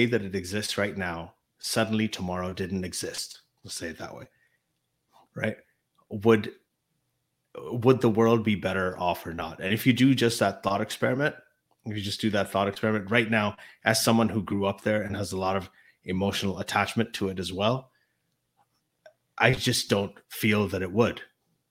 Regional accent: Pakistan; I was born in Pakistan. I grew up there.

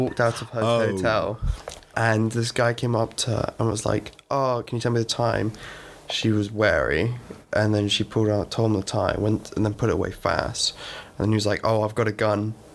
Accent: Hurley, South East England, United Kingdom; now in Henley, United Kingdom; I was originally based in Slough Henley, a little village called Hurley. Now I'm in Henley. Yeah, half Italian, half Irish.

